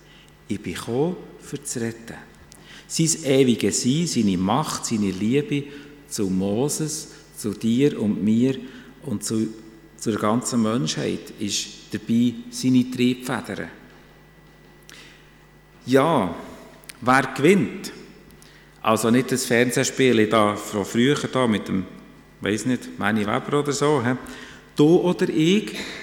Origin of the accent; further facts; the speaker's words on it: Switzerland; Ich stelle meine Unfähigkeit voran, als Schweizer sowieso.